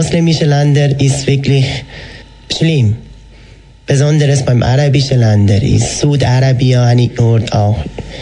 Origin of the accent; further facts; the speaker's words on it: Iran; German is a second language; Jawohl, das ist mein Heimatland.